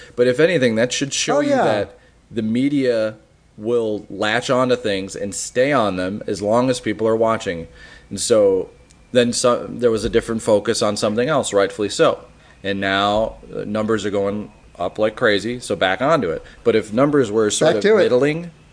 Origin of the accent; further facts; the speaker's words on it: Minneapolis, Minnesota, United States; born there; Obviously, I don't like to see my own home. I was born in Minneapolis, so I don't like to see all of what happened.